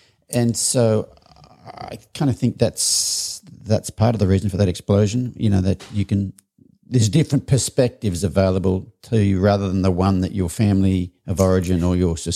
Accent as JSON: {"language": "English", "country": "Australia", "tie": "born or raised there", "lives_now": "United States", "said": "I grew up in Australia"}